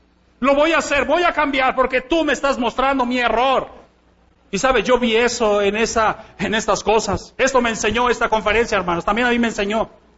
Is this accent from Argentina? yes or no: no; Mexico; yo vi cómo es que nosotros como mexicanos